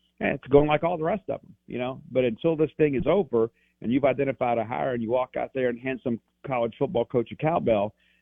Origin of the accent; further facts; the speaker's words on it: Mississippi, United States; You know, it's like I grew up in South Mississippi.